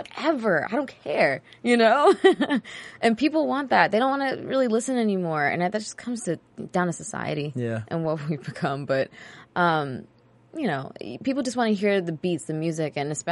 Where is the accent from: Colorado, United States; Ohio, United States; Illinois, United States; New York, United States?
New York, United States; Queens; I love her, but … 's my girl. We're both from Queens.